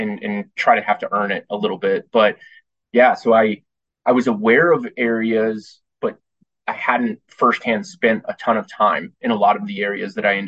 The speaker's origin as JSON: {"language": "English", "region": "New Mexico", "country": "United States", "tie": "born or raised there", "lives_now": "Denver, United States", "said": "I live here in Denver. I grew up in New Mexico and grew up hunting and fishing in kind of northern New Mexico, southern Colorado."}